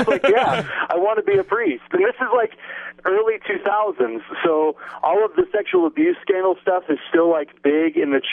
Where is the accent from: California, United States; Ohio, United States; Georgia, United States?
Georgia, United States; Atlanta; I grew up in Atlanta, Georgia, and I was I grew up in a big Catholic family.